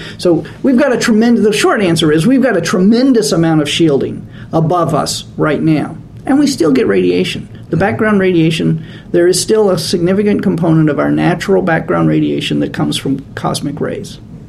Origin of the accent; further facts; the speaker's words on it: Florida, United States; Of course, I grew up in Florida in the Space Coast, where my father actually was a technician associated with the Apollo missions.